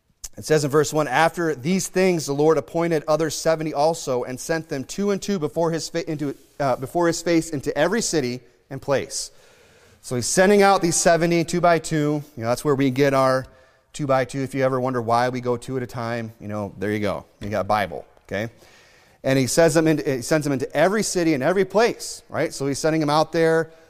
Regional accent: Michigan, United States; I grew up in Michigan. I know Southern Michigan, Ohio, Indiana has a lot of IFB churches.

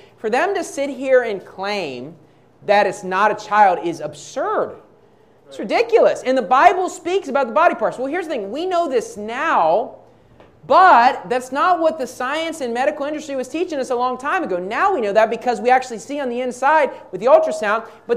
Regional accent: Philippines; I'm a Filipino, right? President Marcos is my president. Right? I'm a Filipino. I live here.

